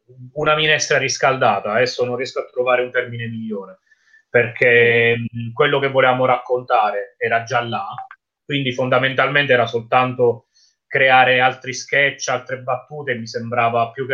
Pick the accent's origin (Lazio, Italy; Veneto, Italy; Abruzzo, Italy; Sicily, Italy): Abruzzo, Italy; Sulmona; Mi sono ritrovato, mi trovo a mio agio perché è il mio paese nativo, Sulmona